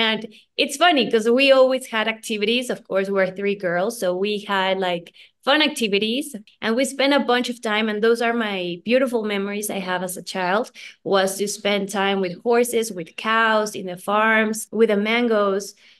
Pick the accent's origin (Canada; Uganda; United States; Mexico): Mexico; Mexico City; Okay, so as I said, I'm from Mexico City